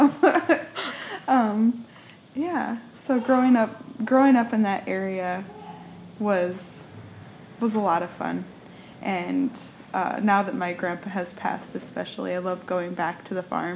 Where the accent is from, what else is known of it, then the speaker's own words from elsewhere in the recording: Cedar Rapids, Iowa, United States; I was born in Cedar Rapids, Iowa. I grew up in a rural community. Spent a lot of time on my grandparents' farm.